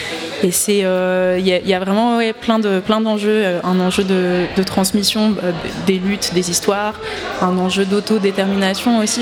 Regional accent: France; now in Switzerland; Alors moi, je viens de France, donc je ne me rends pas trop compte quelle ampleur ça a pu prendre. Ici en Suisse

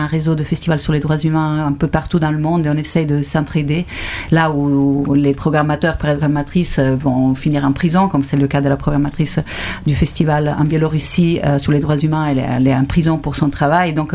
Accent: Switzerland; pour regarder à nous, chez nous en Suisse, mais aussi chez nous en Europe.

